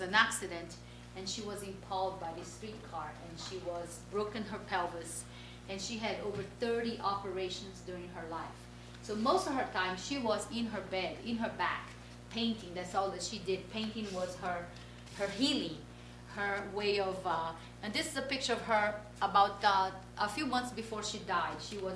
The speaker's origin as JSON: {"language": "English", "country": "Brazil", "tie": "born or raised there", "said": "I have Portuguese ancestry. I was born and raised in Brazil. And my father is Camiva, from the Camiva Indian tribe in northern Brazil. So I have that, you know, double mestiçagem in my life as well."}